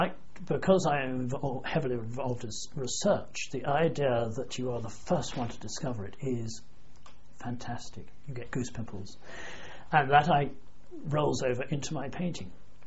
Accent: England, United Kingdom; I said, I'm English.

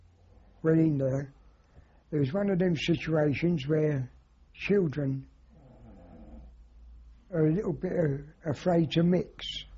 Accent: London, United Kingdom; I know we're from London, but you're from here.

